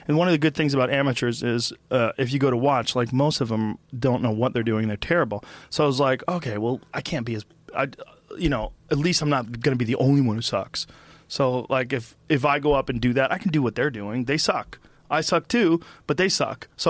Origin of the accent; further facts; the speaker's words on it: New Jersey, United States; born there; moved away; No, I was born in New Jersey.